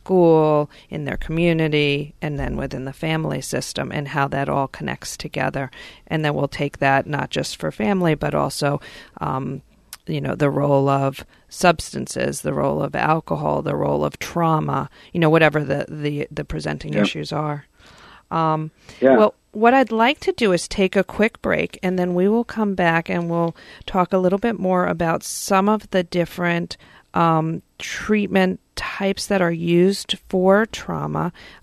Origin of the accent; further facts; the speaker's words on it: New York, United States; accent: New York; now in Greenwich, United States; Sorry about that, Ryan. My New York accent slipped out there. I try and keep it under wraps here when I'm in Greenwich.